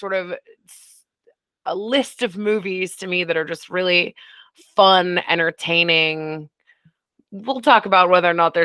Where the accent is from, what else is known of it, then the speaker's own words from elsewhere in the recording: Florida, United States; I mean, I'm from Florida, it's not a big deal